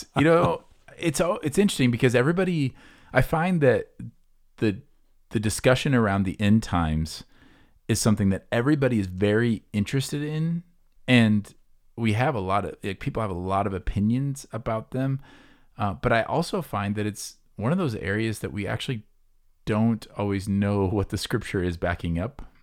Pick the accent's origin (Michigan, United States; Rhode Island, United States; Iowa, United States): Iowa, United States; It's like I grew up near Des Moines.